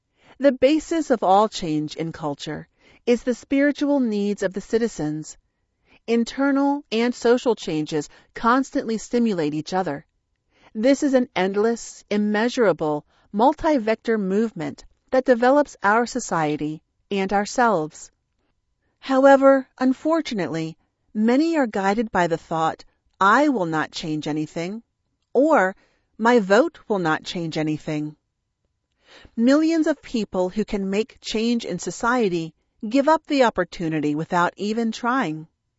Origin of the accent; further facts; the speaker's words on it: Ukraine; I had to move from my hometown to the west of the country because of the full-scale invasion.